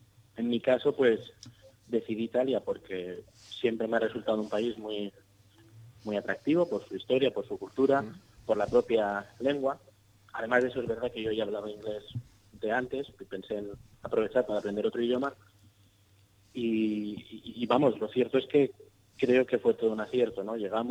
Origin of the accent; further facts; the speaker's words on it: Alicante, Valencian Community, Spain; Yo soy de Alicante, estudié en Elche, me pillaba cerca de casa, seguí viviendo en casa de mis padres durante los años de la universidad.